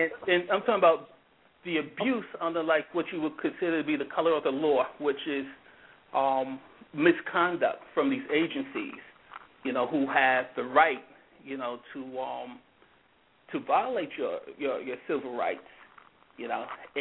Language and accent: English; New York, United States; now in Georgia, United States; I live in Georgia now, but I'm from New York.